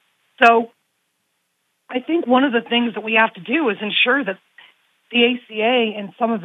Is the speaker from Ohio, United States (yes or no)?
yes; Ohio, United States; Like I said, I'm from Ohio, too.